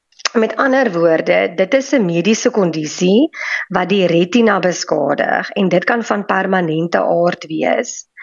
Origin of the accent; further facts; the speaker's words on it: Emalahleni, Mpumalanga, South Africa; soos julle weet. Ek is oorspronklik van Mpumalanga, 'n klein dorpie genaamd Emalahleni of Witbank, soos mense dit al beter ken.